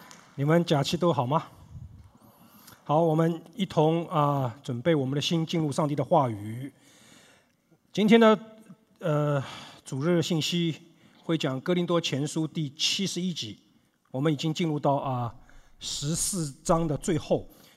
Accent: Sweden; 但是我们不能否认，像我这种来自于瑞典北欧的，女权非常强势的

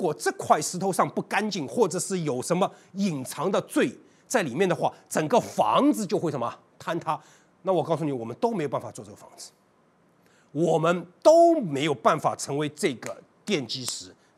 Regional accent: Shanghai, China; 虽然我在上海出生长大，但我很喜欢北京

